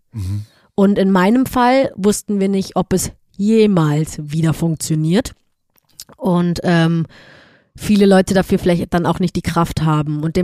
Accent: Cologne, North Rhine-Westphalia, Germany; Und in Köln war zum Beispiel, und das hat gar nichts damit zu tun, dass das meine Heimat war oder ist

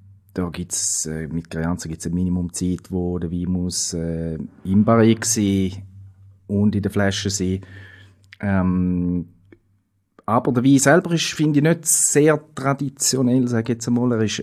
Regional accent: Switzerland; das ist sicher auch ein bisschen unsere Art, also jetzt nicht nur im Mövenpick, sondern bei uns in der Schweiz

